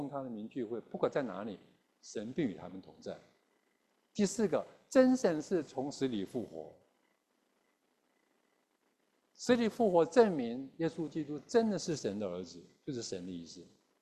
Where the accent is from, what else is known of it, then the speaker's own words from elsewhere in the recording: China; 但是我们中国人很聪明，中国人说什么？